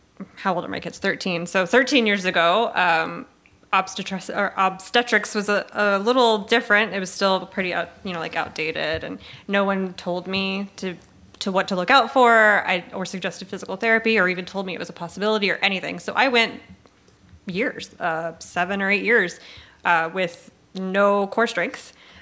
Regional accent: Virginia Beach, Virginia, United States; now in Richmond, United States; I am not. I'm from Virginia Beach, the far, far away land.

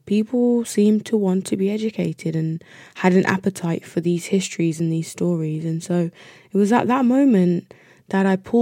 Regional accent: United Kingdom; And I think that speaks to our experience maybe as Black British people, not being able to see ourselves within the institutions that serve us in this country

